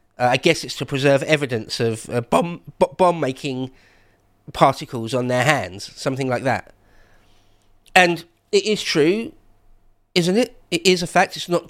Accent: England, United Kingdom; That's my thoughts and feelings as an Englishman.

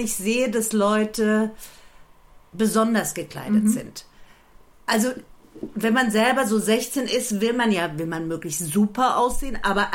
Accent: Hesse, Germany; Also wenn ich komme hier aus dem Taunus.

